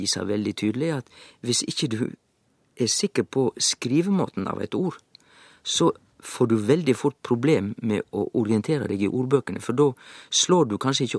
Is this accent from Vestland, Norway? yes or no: yes; Hafslo, Vestland, Norway; og jeg er fra Hafslo likevel, så vet jeg at heima så sier ikke vi noe annet eller da si.